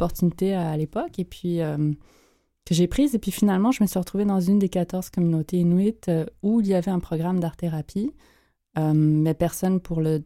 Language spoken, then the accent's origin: French; Montreal, Quebec, Canada; j'ai grandi dans un milieu urbain à Montréal, multiethnique aussi, et plutôt dans le système français, d'où mon accent. Donc, les gens, quand ils m'entendent pour la première fois, ils pensent que je suis française.